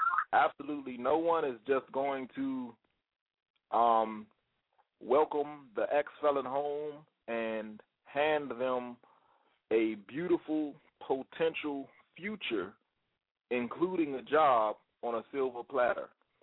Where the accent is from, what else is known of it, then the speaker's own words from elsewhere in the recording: Washington, District of Columbia, United States; moved away; I'm originally from the District of Columbia. Most of my ties in the District of Columbia are not good ties, so I chose to relocate.